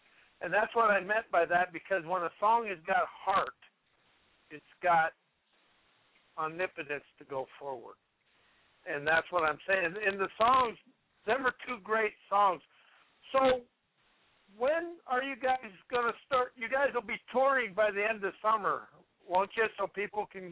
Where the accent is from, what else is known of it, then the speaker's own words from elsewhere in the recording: South Dakota, United States; now in Washington, United States; I grew up in South Dakota.